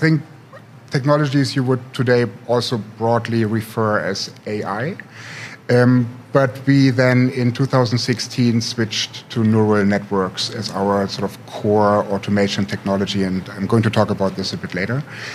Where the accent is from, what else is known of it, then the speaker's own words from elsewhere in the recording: Potsdam, Brandenburg, Germany; also born or lived in Berlin; I'm actually here from Berlin, born and raised in Potsdam, actually.